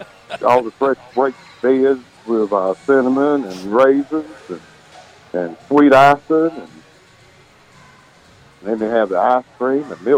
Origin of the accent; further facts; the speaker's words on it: Goldsboro, North Carolina, United States; I'm from Goldsboro.